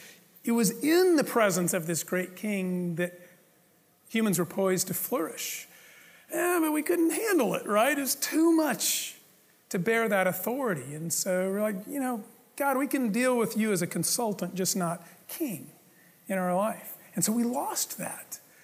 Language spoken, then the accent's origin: English; United States; That's who we are. We're Americans.